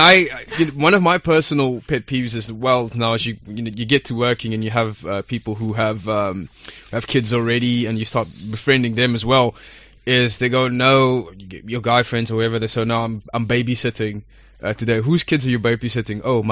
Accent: South Africa; where I'm from South Africa, and I drilled down a little bit deeper into this, and it turns out in South Africa it's relatively high

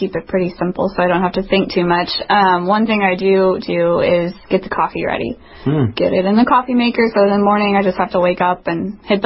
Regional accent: Montana, United States; I'm from Montana.

